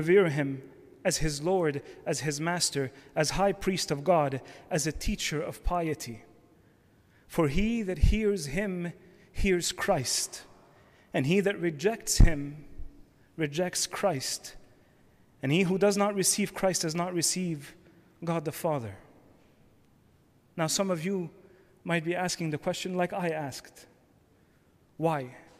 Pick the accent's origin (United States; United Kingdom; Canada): Canada; also born or lived in Egypt; Although I was born in Egypt, I came to Canada, and I call Canada my home because I've spent the last 33 years here. I was raised in Canada